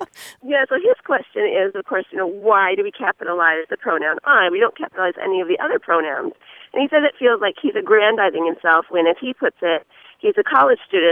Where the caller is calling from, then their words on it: Grayslake, Illinois, United States; I'm calling from the College of Lake County in Grays Lake, Illinois.